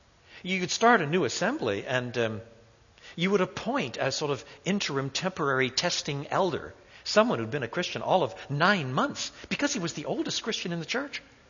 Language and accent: English; Quebec, Canada; also born or lived in Europe; Because I was brought up in French Canada, I lived through the times of pretty brutal oppression in the early 50s when I was just a little gaffer.